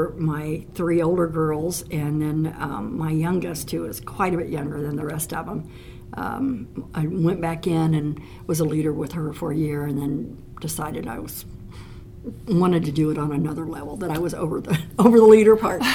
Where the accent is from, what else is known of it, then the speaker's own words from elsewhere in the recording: Illinois, United States; also born or lived in Oklahoma / Atlanta; Spent a couple of years in Oklahoma, several years in Atlanta, because my dad was in med school and all that. And then we moved up to Southern Illinois and spent several years up there.